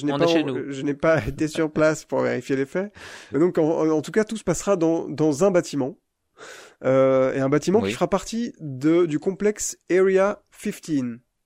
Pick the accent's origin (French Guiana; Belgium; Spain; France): Belgium; moi 2012, je viens de Belgique, hein